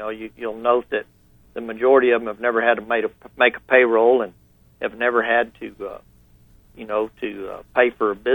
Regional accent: Reserve, New Mexico, United States; also born or lived in Springerville, Arizona; Well, actually, I was born in Springerville in the old Rock Hospital there, and then I was raised in the little town of Reserve, New Mexico, which is straight across the state line in New Mexico.

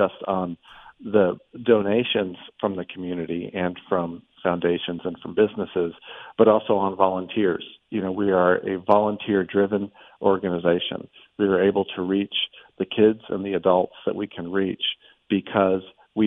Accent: Tucson, Arizona, United States; You know, Bill, I grew up in Tucson. But I moved away for college. I didn't come back for 26 years.

